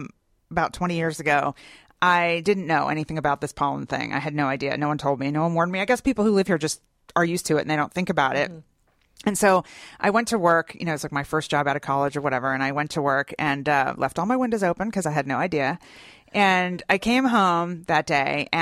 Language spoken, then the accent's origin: English; Northeast, United States; now in Atlanta, United States; I'm from the Northeast originally. Let me just point that out. Though I've been here for more than half my life at this point.